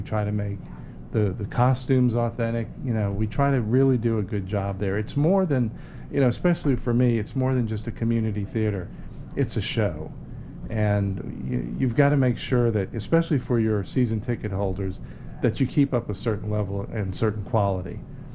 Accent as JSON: {"language": "English", "town": "New Orleans", "region": "Louisiana", "country": "United States", "said": "I'm from New Orleans."}